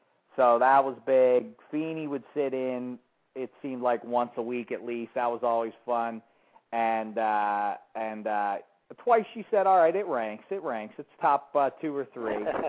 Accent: Pittsburgh, Pennsylvania, United States; I grew up in Pittsburgh.

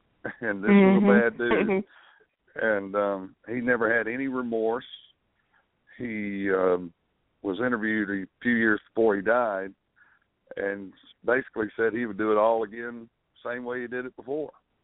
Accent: Blakely, Georgia, United States; we got involved in an independent movie in my hometown of Blakely, Georgia, and it's called Savage.

